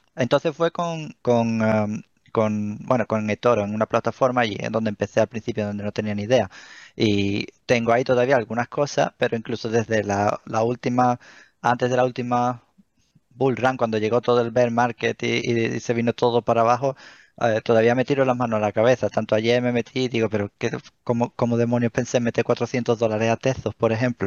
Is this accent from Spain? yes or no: yes; Cádiz, Andalusia, Spain; yo soy una persona normal y corriente de Cádiz. Yo nací en Cádiz, me crié por allí, por el sur y tal y cual